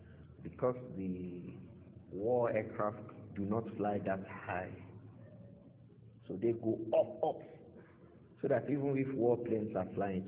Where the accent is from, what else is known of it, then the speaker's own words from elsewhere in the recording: Nigeria; English is a second language; For somebody who likes his honor, you begin to feel uncomfortable, especially as a Nigerian. So then you live amongst the people you never knew before.